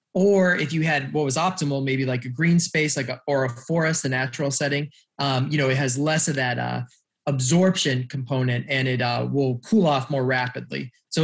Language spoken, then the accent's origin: English; Cleveland, Ohio, United States; The neighborhood that I grew up in Cleveland was like a food desert.